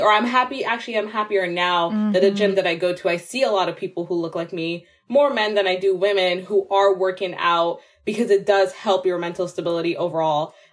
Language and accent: English; Guyana; in growing up in Guyana, we had horses.